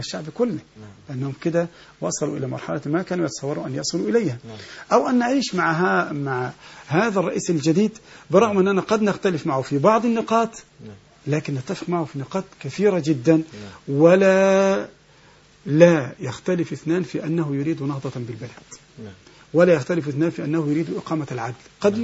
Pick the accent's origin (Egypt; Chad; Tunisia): Egypt; يعني نحن كمصريين يجب أن نحترم أهل العلم